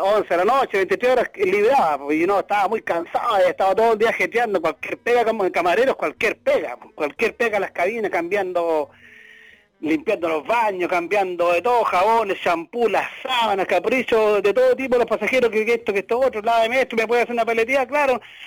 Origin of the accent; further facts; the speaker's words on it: Santiago, Santiago Metropolitan Region, Chile; soy de Santiago, la capital.